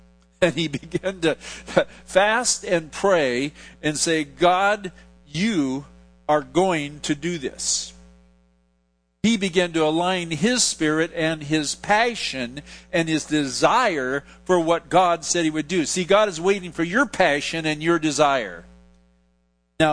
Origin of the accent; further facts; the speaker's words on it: Portland, Oregon, United States; now in San Francisco, United States; I grew up in Portland, and it didn't used to be that kind of a hellhole.